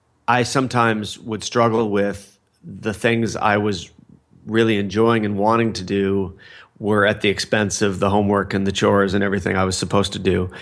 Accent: Fullerton, California, United States; I grew up in Fullerton, California, and Fullerton is also the home of the Fender guitar factory

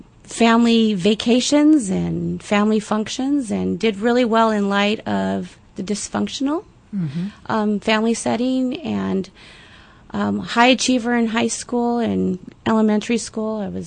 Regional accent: West Covina, California, United States; I grew up in the beautiful state of California where the smog settles in the valley of San Gabriel Valley in West Covina area.

